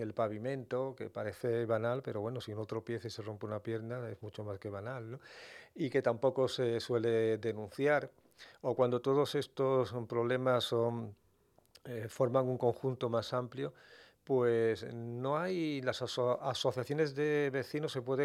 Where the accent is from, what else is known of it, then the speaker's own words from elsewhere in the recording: Melilla, Spain; lo poco reivindicativos, lo poco solidarios que somos los melillenses.